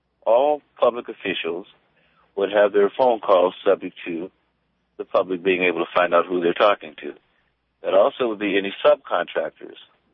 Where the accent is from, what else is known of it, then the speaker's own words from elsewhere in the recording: California, United States; I'm from California, I'm a registered voter